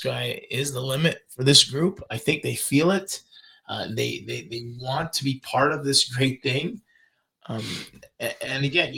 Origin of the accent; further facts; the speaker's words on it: Canada; I think this is the first time I've been so excited as a Canadian soccer fan to see the team play and to play.